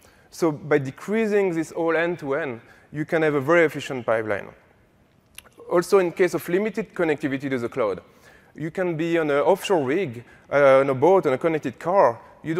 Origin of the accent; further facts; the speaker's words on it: France; I'm using all the different units because I'm from France